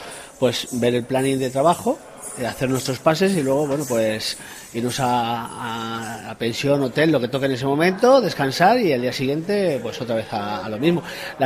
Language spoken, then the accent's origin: Spanish; Salamanca, Castile and León, Spain; Pues nosotros venimos de Salamanca.